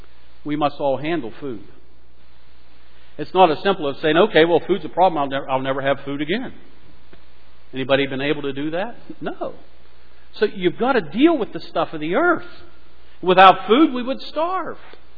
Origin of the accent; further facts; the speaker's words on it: Pennsylvania, United States; growing up in Western Pennsylvania, I grew up with it and I own it.